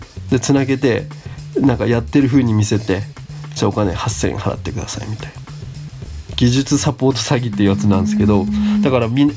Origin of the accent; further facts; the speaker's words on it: Kyushu, Japan; 僕ら、まあ、九州ですけども出身で